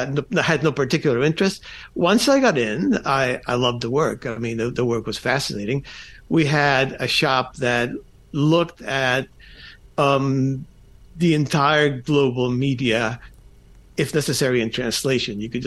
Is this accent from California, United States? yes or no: no; Falls Church, Virginia, United States; also born or lived in Miami; So I did not grow up in a Cuban ghetto. I grew up in Falls Church, Virginia, outside Washington, D.C.